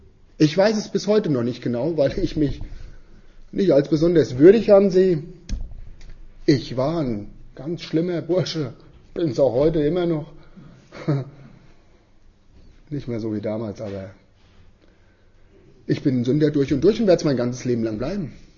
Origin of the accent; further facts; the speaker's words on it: Frankfurt, Hesse, Germany; ich bin als ein Einzelkind geboren und aufgewachsen bei uns in Frankfurt in einem guten Elternhaus